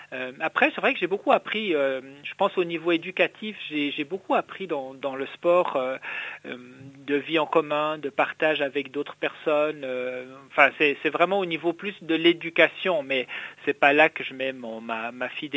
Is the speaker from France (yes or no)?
no; Switzerland; j'ai fait beaucoup de football et de hockey sur glace, comme j'ai grandi en Suisse.